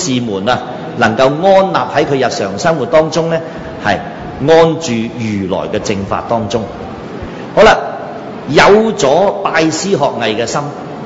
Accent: Foshan, Guangdong, China; 佛山市係嘛？我本身佛山人啊嘛

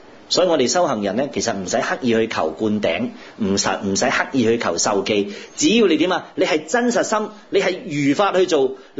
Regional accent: Guangdong, China; 我哋广东人叫做大势至啊

